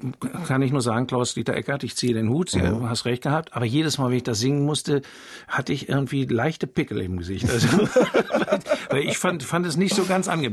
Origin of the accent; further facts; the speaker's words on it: Northern Germany, Germany; Ist ja oben bei uns in Norddeutschland viel leichter möglich als hier, gibt nicht so viele Berge